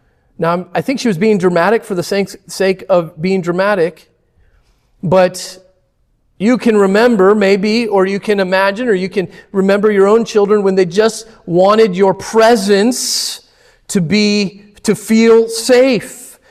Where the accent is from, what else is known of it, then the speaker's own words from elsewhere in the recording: Florida, United States; we're from Florida, we're not used to things like cliffs yet